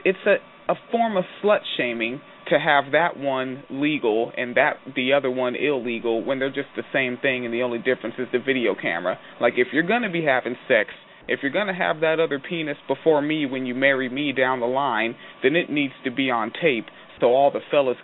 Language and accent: English; Washington, United States; I'm from Washington State.